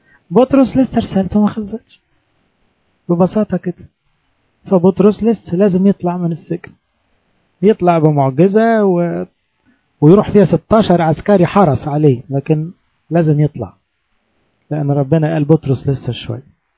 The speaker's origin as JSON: {"language": "Arabic", "country": "Egypt", "said": "يموت عندنا في مصر يبارك لنا بلادنا"}